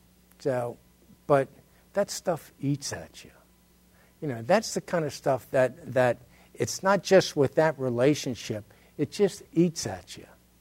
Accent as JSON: {"language": "English", "town": "Baltimore", "region": "Maryland", "country": "United States", "tie": "born or raised there", "said": "You know, I was raised in Baltimore. Clothes was just big thing."}